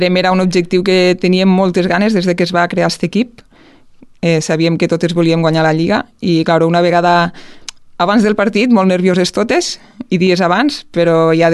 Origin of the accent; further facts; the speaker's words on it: Amposta, Catalonia, Spain; perquè sóc d'Amposta